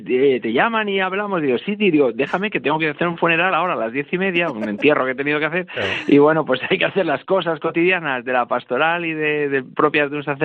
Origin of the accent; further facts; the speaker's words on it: Algete, Community of Madrid, Spain; mi primera misa, que me la cantaron también cuando canté misa en mi pueblo, en Algete